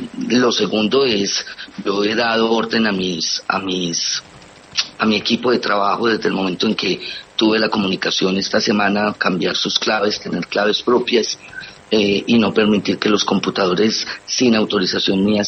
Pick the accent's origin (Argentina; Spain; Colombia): Colombia; es mi responsabilidad como ciudadana colombiana